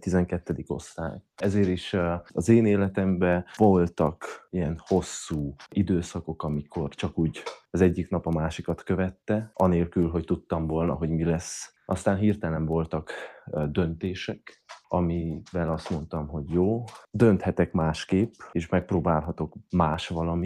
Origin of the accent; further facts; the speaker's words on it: Transylvania, Romania; valószínű, hogy az, hogy én Erdélyből jövök